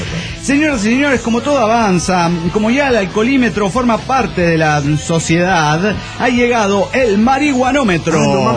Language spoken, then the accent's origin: Spanish; Argentina; mi país, Argentina